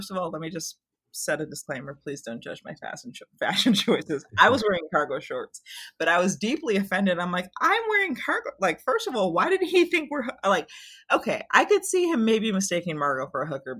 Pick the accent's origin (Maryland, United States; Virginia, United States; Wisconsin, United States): Wisconsin, United States; we're from Wisconsin. There was a snowstorm in Wisconsin